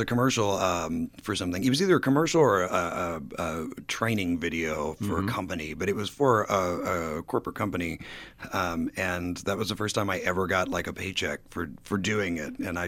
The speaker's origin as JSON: {"language": "English", "town": "Mount Vernon", "region": "Indiana", "country": "United States", "tie": "born or raised there", "said": "I grew up in Mount Vernon, Indiana, right here. So I've been kind of different places. I've mostly stayed in Indiana. I did try California for a bit"}